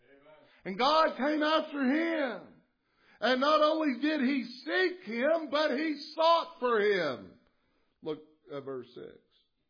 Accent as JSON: {"language": "English", "town": "Lexington", "region": "Kentucky", "country": "United States", "tie": "born or raised there", "said": "You know, I grew up in Lexington, but I'm Kentucky enough to know when somebody says, go fetch something, they're not giving it an option."}